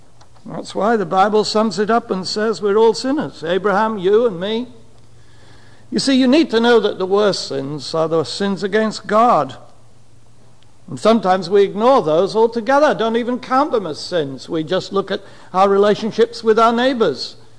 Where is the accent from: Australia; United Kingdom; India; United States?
United Kingdom; England; when I was 18 years old, growing up in England.